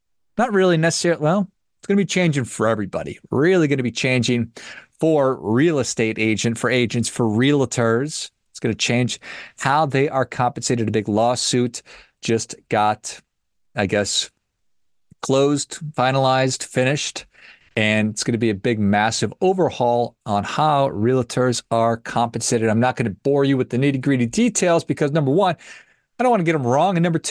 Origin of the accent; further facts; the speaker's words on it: Minnesota, United States; I'm from Minnesota, so I have an affinity for